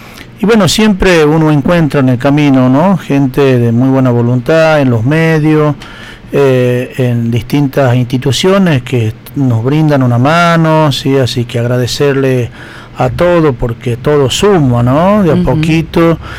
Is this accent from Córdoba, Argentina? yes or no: no; Amaicha del Valle, Tucumán, Argentina; De solo hecho de decir somos de Amaicha y ya tenemos una mirada distinta.